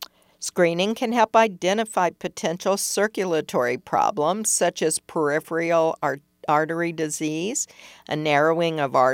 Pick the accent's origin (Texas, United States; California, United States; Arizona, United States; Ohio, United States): Arizona, United States; Glendale; moved away as an adult; Where I came from and why I left: I came from Glendale, Arizona, and I moved here in 2005.